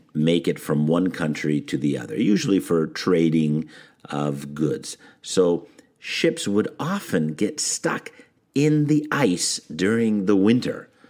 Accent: Schaumburg, Illinois, United States; That's my hometown, not Toronto.

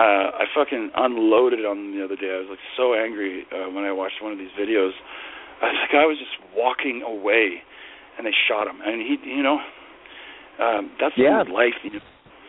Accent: Windsor, Ontario, Canada; yeah, I'm from Windsor, Ontario, right across from Detroit

